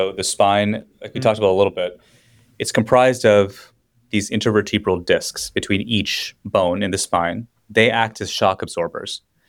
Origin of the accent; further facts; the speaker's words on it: Los Angeles, California, United States; Right, so I mean, I'm from Los Angeles originally, so my analogy for this is unsurprisingly highway related.